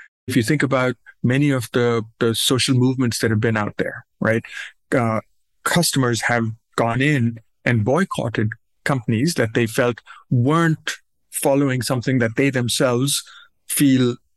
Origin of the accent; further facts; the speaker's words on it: Pakistan; now in United States; So look, I grew up in South Asia. I was born and raised in Pakistan. I saw a whole bunch of change go on in the country that I was, and then I came to study in the US.